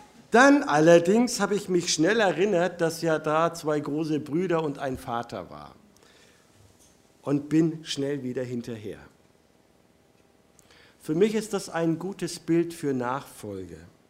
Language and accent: German; Neuendettelsau, Bavaria, Germany; also born or lived in Neustadt an der Aisch; Und ich komme aus Neustadt an der Aisch, also auch Zentralmittelfranken, bin in der Nähe von Ansbach in Neuendettelsau geboren und da auch aufgewachsen